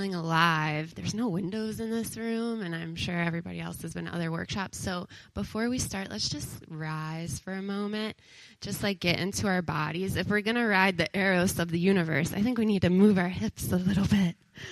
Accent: Chicago, Illinois, United States; I'm from Chicago, and I do a lot of yoga

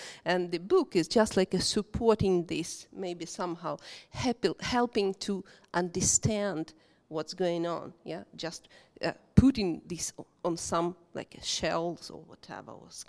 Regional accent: Ukraine; I'm from Ukraine.

